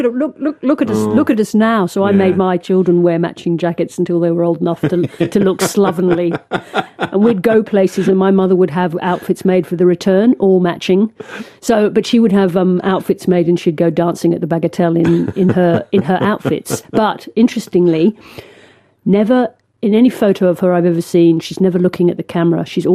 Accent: Nigeria; born there; born in Nigeria and I was delivered by a lovely black gynecologist wearing a dinner jacket because I was born on New Year's Eve.

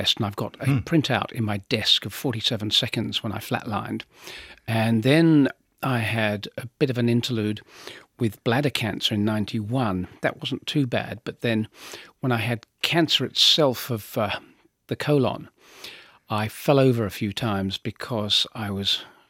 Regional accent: London, United Kingdom; I grew up in London

